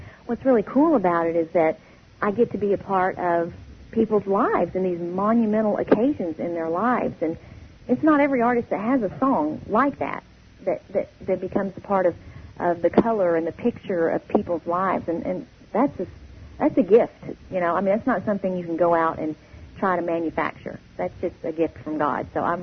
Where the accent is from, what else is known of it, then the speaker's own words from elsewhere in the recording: Texas, United States; I'm from Texas, so I got to be in Austin with … who is like, you know, he's just a king down there.